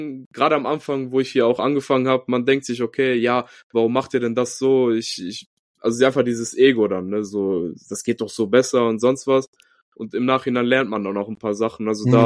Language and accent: German; Greece; German is a second language; now in Germany; ich als Grieche